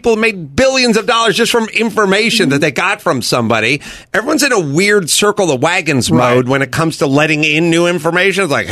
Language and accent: English; Hollywood, California, United States; I grew up with a sort of hippie mom, and then I grew up in Hollywood, you know.